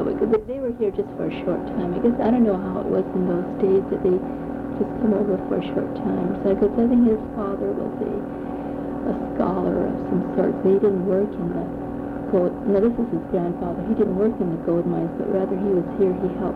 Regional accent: Los Angeles, California, United States; In the central Los Angeles. We were not in 9th Street, we were a little further south. We were in the 22nd Street area, where there are a lot of Chinese families there.

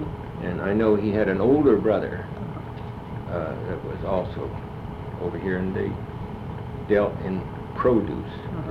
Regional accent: Los Angeles, California, United States; born there; Well, I was born in Los Angeles.

